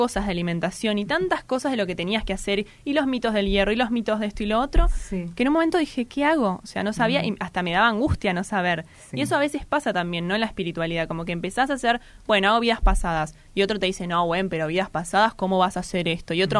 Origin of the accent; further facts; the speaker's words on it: Buenos Aires, Argentina; A los 17 años me hago vegetariana, yo soy de Mataderos.